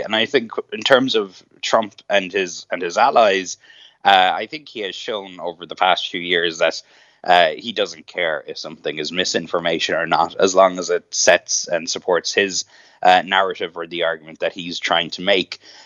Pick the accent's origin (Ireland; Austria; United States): Ireland; Munster; accent: Kerry; I come out with a Kerry accent.